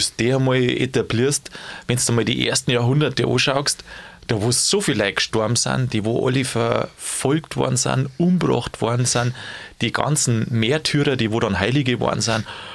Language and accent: German; Bavaria, Germany; Früher hat bei uns in Bayern die Marienverehrung ja auch so eine Riesenrolle gespielt.